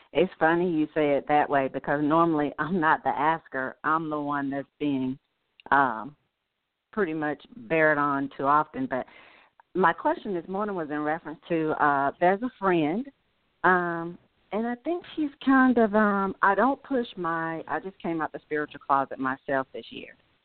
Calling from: Georgia, United States; I'm calling from Georgia.

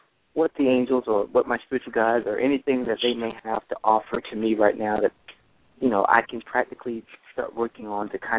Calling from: Florida, United States; I'm calling from Florida.

